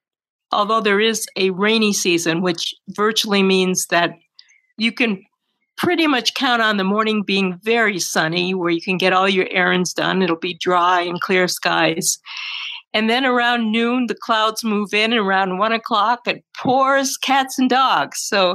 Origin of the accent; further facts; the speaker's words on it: Glens Falls, New York, United States; It reminds me of where I grew up in Glens Falls, I was born in 1947, and people... Everyone knew each other